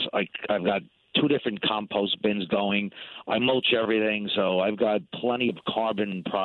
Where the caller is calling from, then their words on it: New York, United States; I'm calling from Suffolk County, Long Island.